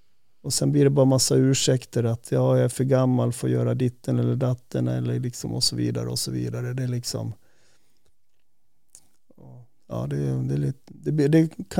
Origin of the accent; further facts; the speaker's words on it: Säter, Dalarna County, Sweden; jag var ju uppvuxen i Säte